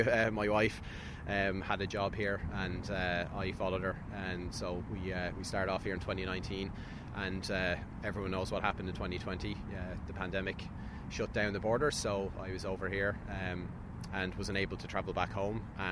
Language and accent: English; Ireland; You know, all the familiarities at home, just how we all interact with each other as Irish people.